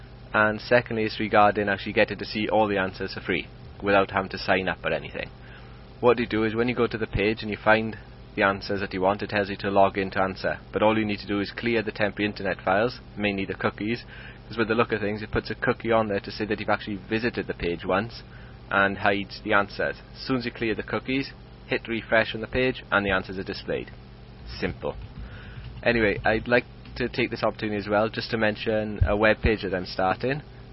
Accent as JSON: {"language": "English", "town": "Swansea", "region": "Wales", "country": "United Kingdom", "said": "I'm from Swansea in Wales."}